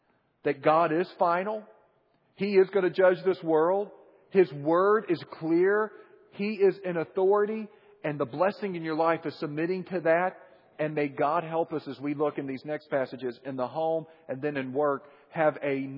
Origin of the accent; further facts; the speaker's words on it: Missouri, United States; My mother is visiting here. We're from Missouri in the Midwest.